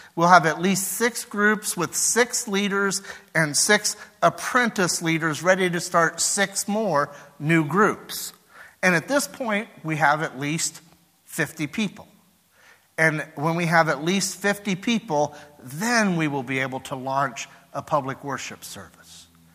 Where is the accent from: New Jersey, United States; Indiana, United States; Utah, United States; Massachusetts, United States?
Indiana, United States; Marion; because I'm from Marion, Indiana. That's where I grew up. That's where I graduated from high school.